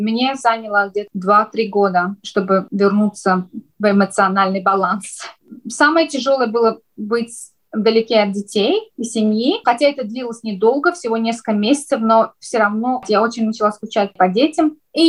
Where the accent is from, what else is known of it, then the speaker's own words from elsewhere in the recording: Azerbaijan; то, что я из Азербайджана, я думаю, что это, как говорится, фундамент всего для меня, потому что классически в Азербайджане мы все прям с детства видим, как наши мамы готовят